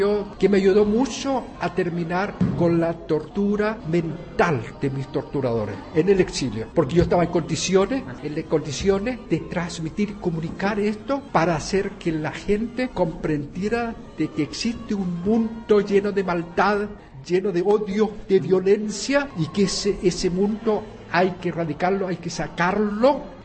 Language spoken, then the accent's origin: Spanish; Chile; now in Denmark; más de la mitad de mi vida llevo viviendo en Dinamarca. Y cuando voy a Chile, evidentemente recobro mi lenguaje, mi dialecto, mi cultura, todo eso que me ha dado una identidad, pero no me siento 100% chileno.